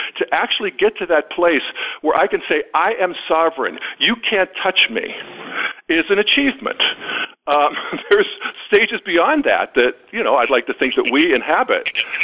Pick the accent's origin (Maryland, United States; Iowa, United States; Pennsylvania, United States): Pennsylvania, United States; I grew up in the God and Guns people in Western Pennsylvania. Everybody hunted. Everybody had guns.